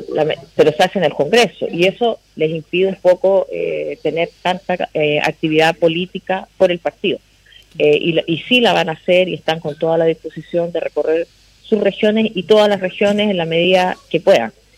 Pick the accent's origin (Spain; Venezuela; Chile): Chile; es un acto que debiera unirnos como chilenos